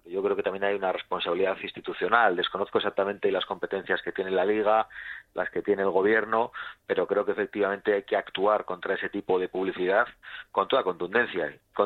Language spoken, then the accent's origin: Spanish; Basque Country, Spain; Me he parado para atenderos y estamos en estos momentos en Álava, en mi tierra.